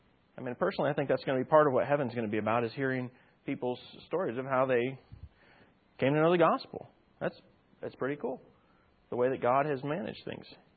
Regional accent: United States; born there; So even though I was born in America, that didn't save me.

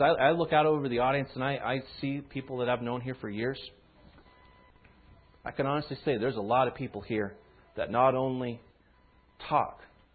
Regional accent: Florida, United States; now in Ohio, United States; And I always tell them I'm from Florida, and they always say, well, what are you doing in Northeast Ohio?

